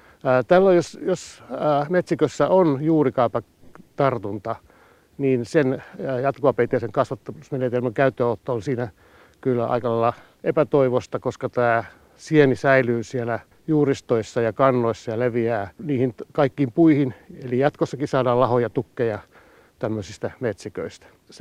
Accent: Finland; sieltä, mistä minä olen kotoisin, eli Kaakkois-Suomesta

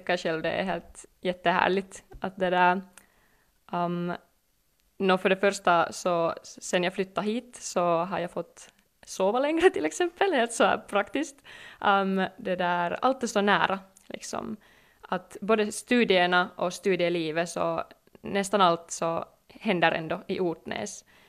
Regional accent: Espoo, Uusimaa, Finland; jag är själv från Esbo

